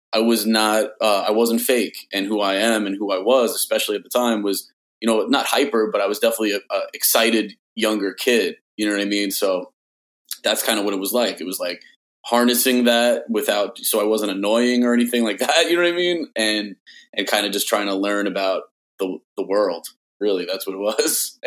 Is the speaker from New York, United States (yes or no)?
yes; New York, United States; Like, I'm a nice dude, so, you know, growing up in New York and in like, the real New York, not today's New York, you know what I mean?